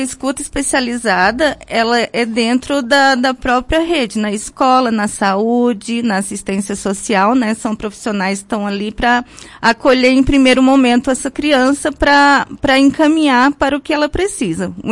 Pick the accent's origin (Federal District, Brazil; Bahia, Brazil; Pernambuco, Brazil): Federal District, Brazil; Brasília; now in Vacaria, Brazil; Eu sou natural de Brasília.